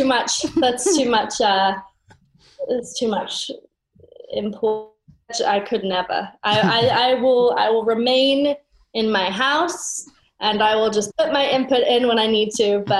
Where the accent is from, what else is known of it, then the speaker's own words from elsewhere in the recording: United Kingdom; The fact that I'm British.